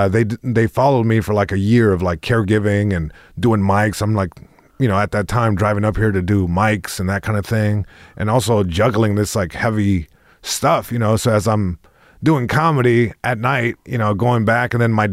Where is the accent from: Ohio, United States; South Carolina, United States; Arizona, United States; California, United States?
California, United States; Long Beach; first language Spanish; English is a second language; It's also interesting because even though I was born here in Long Beach, born and raised